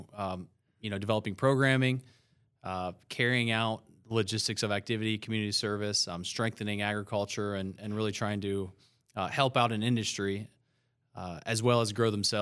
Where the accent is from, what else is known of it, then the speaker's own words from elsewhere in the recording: Ohio, United States; I grew up in Shelby County, Ohio, on a grain farm, and I've been teaching here at Marion Local for 11 years.